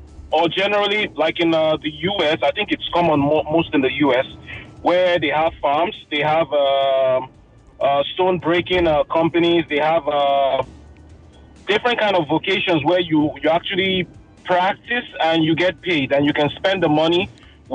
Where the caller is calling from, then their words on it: Ontario, Canada; I'm calling from Ontario, Canada.